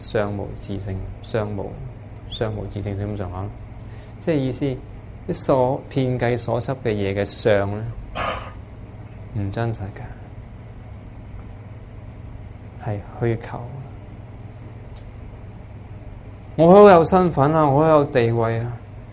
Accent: Hong Kong; 我哋係香港人，香港政府仲要中國政府發個香港 passport 俾你。

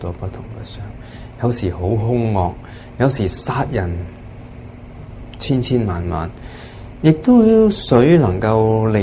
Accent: Hong Kong; 我们现在分别我们是香港人，又分别有些是美国人

